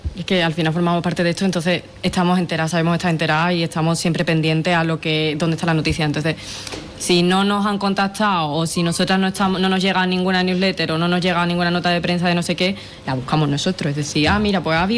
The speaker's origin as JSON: {"language": "Spanish", "town": "Jerez de la Frontera", "region": "Andalusia", "country": "Spain", "said": "las dos somos de Jerez"}